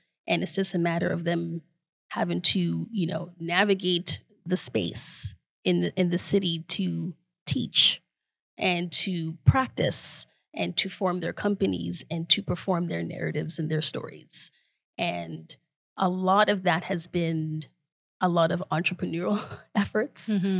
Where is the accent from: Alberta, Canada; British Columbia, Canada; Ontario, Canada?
Ontario, Canada; Toronto; born there; I am Toronto born. So I'm Canadian in that sense. But my family is from Guyana, from South America. So the Afro-Guyanese lineage